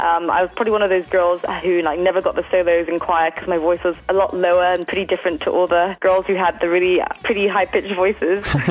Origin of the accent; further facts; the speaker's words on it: Singapore; Growing up in Singapore was really cool. We were, at the time, what was called the culture kids who basically grown up away from their parents' culture, because my dad is from England and Australia and my mom was Chinese.